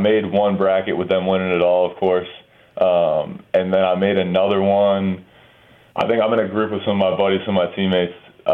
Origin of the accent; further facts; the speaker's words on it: Massachusetts, United States; like I grew up outside of Boston.